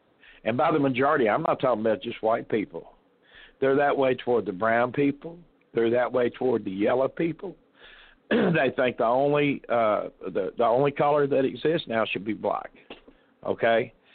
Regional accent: Louisville, Kentucky, United States; Okay, I'm from Louisville. I'm from Louisville. That was my hometown. And I tell you what, it has changed.

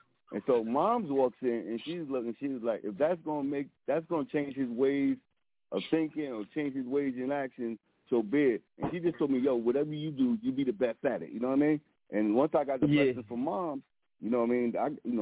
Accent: Newark, New Jersey, United States; I'm originally from Newark, you know, and when I came to Patterson, you know what I mean, we was wilding, you know what I mean, because we had that Newark mentality.

